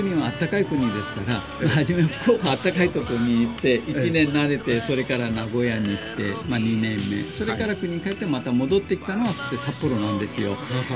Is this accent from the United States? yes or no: no; Pakistan; Japanese is a second language; moved away as an adult; now in Japan; で、私は出身はパキスタンなんですけど、日本に来たのは今から42年前ですね。日本に来たきっかけは留学生だったんですけど